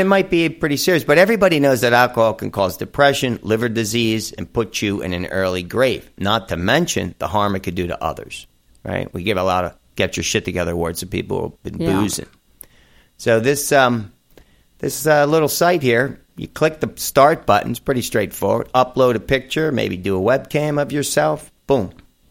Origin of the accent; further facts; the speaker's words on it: New Jersey, United States; This is my home state, New Jersey.